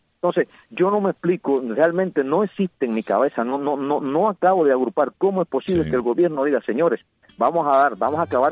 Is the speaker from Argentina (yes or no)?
no; Cuba; somos cubanos